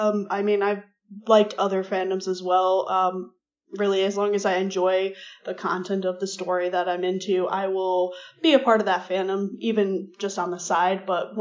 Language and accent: English; Arizona, United States; And I'm from America, specifically in the state of Arizona. I'm 24 years old